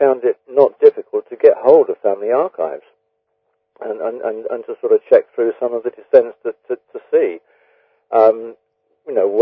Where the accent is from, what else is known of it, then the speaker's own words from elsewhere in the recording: United Kingdom; since I'm a British author